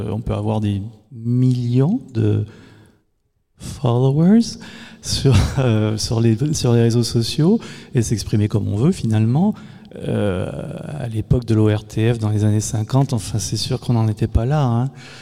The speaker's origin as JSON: {"language": "French", "region": "Quebec", "country": "Canada", "said": "je le fais là parce que moi je suis québécois"}